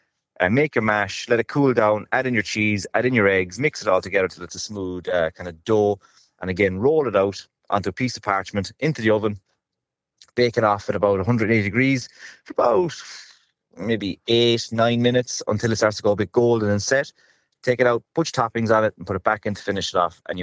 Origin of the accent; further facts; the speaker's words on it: Ireland; as typical Irish people, when we go out to Alicante and we get absolutely scorched, bring a bag of spuds with you